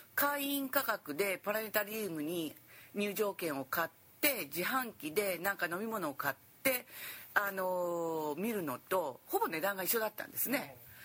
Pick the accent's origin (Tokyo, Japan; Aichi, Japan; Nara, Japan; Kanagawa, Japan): Aichi, Japan; Nagoya; born there; 名古屋生まれで、